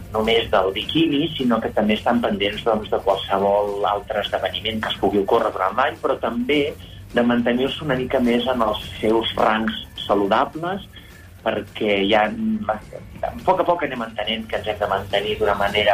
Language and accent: Catalan; Calella, Catalonia, Spain; Jo soc de Calella de la Costa.